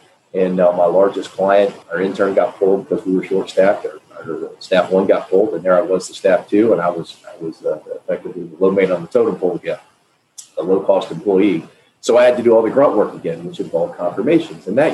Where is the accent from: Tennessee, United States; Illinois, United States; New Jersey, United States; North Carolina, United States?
Tennessee, United States; Nashville; So, just as background, I'm from Nashville, Tennessee, grew up here, went to SMU for college, and took accounting.